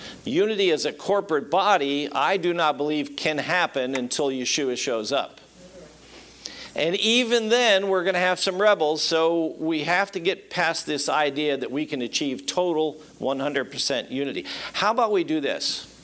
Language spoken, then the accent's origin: English; Trenton, New Jersey, United States; born there; God forbid any of you were born where I was born. I was born in Trenton, New Jersey, okay? I'm an anomaly that I escaped and I'm alive and I'm semi-normal.